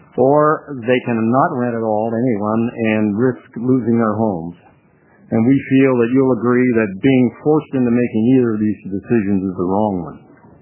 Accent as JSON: {"language": "English", "town": "Klamath Falls", "region": "Oregon", "country": "United States", "said": "I'm from Klamath Falls."}